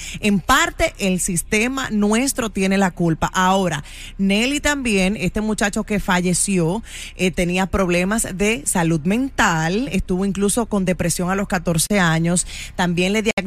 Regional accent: New York, United States; Y nosotros, como neoyorquinos, creo que es un tema muy importante

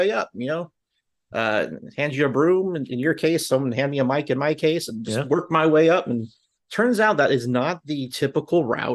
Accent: Santa Clarita, California, United States; I grew up in Southern California before my parents divorced, and when I was in about seventh grade. Mm-hmm. We lived in Santa Clarita, so the Valencia area, also of Magic Mountain fame.

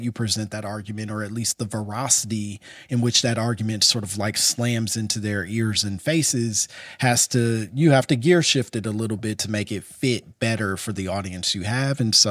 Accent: Chicago, Illinois, United States; I grew up in Chicago.

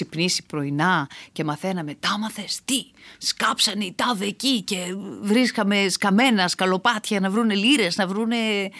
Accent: East Macedonia and Thrace, Greece; και είμαι από τη Θράκη.

